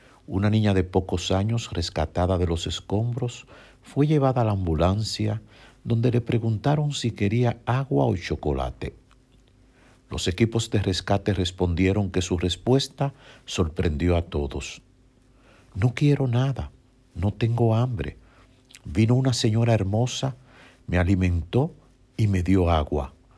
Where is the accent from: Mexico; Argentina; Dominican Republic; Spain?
Dominican Republic; moved away; lo que pasaría en mi país, República Dominicana, el día que un suceso de esta magnitud toque nuestras puertas.